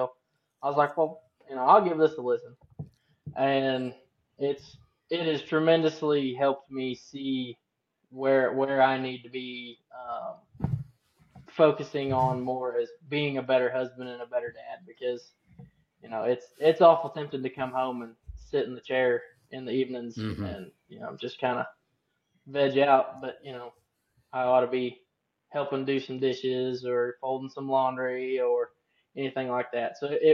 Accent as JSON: {"language": "English", "town": "El Dorado Springs", "region": "Missouri", "country": "United States", "said": "Yeah, so I'm 25. I'm from El Dorado Springs, Missouri. I'm married, and we have one baby girl."}